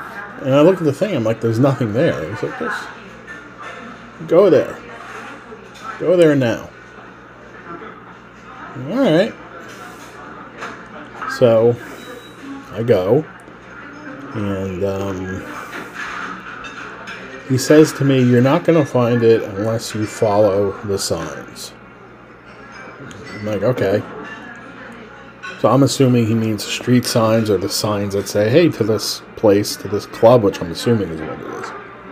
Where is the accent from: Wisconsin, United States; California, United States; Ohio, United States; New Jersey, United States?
New Jersey, United States; It says New York Giants, and I'm from New Jersey.